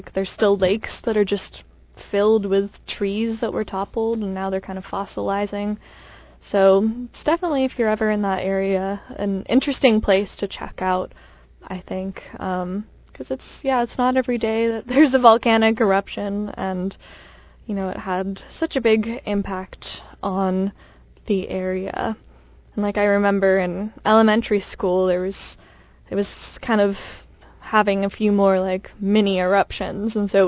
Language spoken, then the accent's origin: English; Seattle, Washington, United States; So, like, I'm from Washington State, I'm from Seattle, and so it's something that I grew up hearing about.